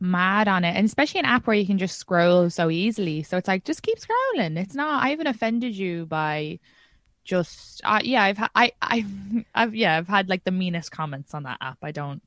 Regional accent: Kildare, Ireland

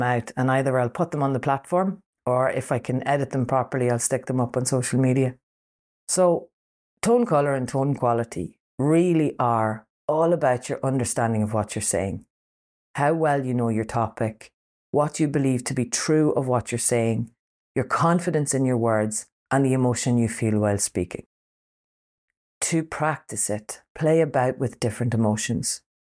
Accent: Ireland; Firstly, I'm Irish. Secondly, I'm human.

